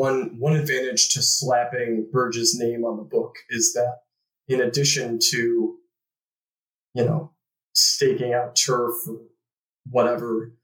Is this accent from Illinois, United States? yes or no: yes; Chicago, Illinois, United States; I'm from Chicago myself, and, you know, you hear this very canned narrative about what a terrible man.